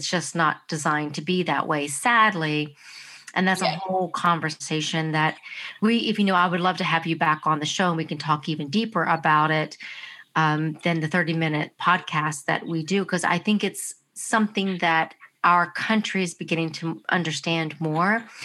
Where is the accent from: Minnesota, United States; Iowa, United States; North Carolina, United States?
North Carolina, United States; And, you know, I come from North Carolina, so I know what it's like. It's a farm farm area